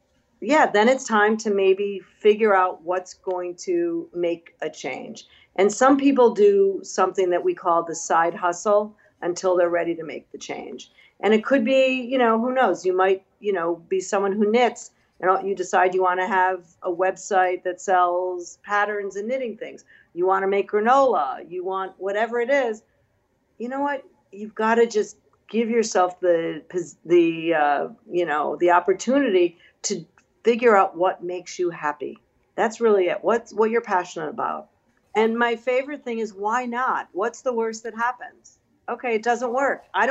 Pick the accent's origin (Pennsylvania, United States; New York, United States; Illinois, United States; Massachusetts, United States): Illinois, United States; Chicago; Growing up in Chicago in the suburbs, I was not a health nut.